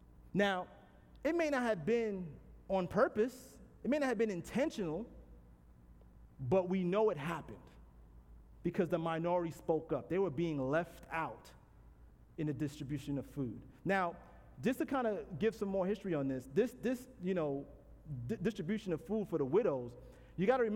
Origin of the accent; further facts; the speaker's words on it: New York, United States; born there; You know, I was born in New York. You know, it's a melting pot of all kind of immigrants.